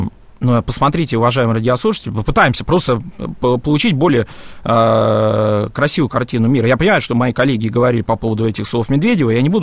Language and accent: Russian; Saint Petersburg, Russia; я сам родился в Санкт-Петербурге, родился, учился, там, закончил тот же Ленинградский госуниверситет, поэтому, конечно, вы можете, тут меня спрашивали, откуда я. Ну да, я тоже из Петербурга